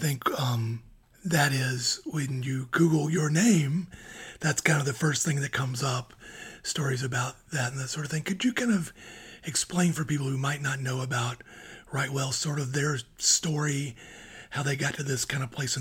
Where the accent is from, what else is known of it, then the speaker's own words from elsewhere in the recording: Brunswick, Georgia, United States; He's based in my hometown of Brunswick, Georgia.